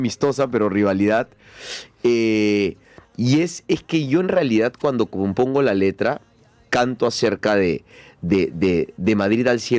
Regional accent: Peru; now in Spain; entendamos que yo soy peruano, entonces recién estoy aprendiendo todo este tema cultural español.

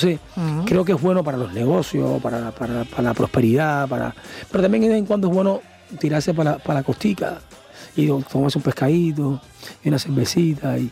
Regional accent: Cuba; como cubano, decir, si puedo luchar por ellos, lo voy a hacer siempre, hasta el día que me vaya.

